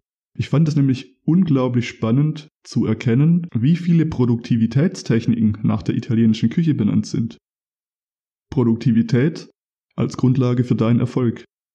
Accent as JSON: {"language": "German", "town": "Stuttgart", "region": "Baden-Württemberg", "country": "Germany", "said": "wie man hier bei uns in Stuttgart im Schwabenland sagt"}